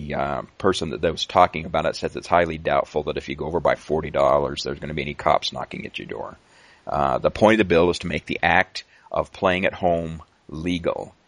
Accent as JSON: {"language": "English", "town": "Salt Lake City", "region": "Utah", "country": "United States", "tie": "born or raised there", "said": "my hometown, Salt Lake, one of them"}